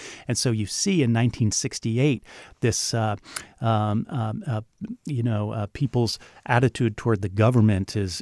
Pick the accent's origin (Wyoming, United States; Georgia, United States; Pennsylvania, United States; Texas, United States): Pennsylvania, United States; I'm a guy, I grew up in Pennsylvania, outside Philadelphia.